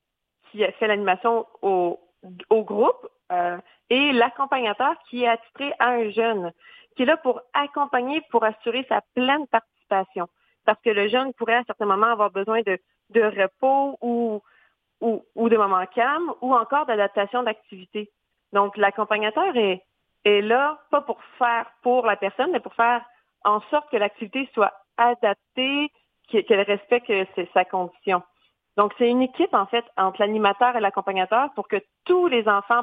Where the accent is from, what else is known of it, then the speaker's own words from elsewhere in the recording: Quebec, Canada; now in Gaspésie, Canada; Moi, je suis régionaire du Bas-Saint-Laurent et c'est cet emploi qui m'a emmenée en Gaspésie.